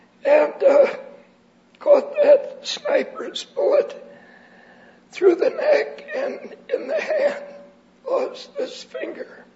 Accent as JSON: {"language": "English", "town": "Salem", "region": "Oregon", "country": "United States", "tie": "born or raised there", "said": "I grew up in Salem, Oregon."}